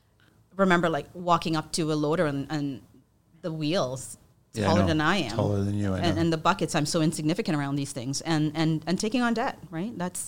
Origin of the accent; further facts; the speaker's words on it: Toronto, Ontario, Canada; I'm from Toronto.